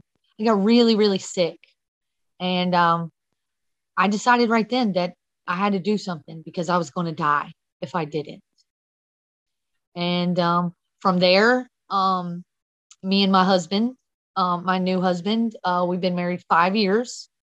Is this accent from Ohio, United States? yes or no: yes; Ohio, United States; now in Tennessee, United States; And so I'm originally from Ohio, but we came down here to Tennessee.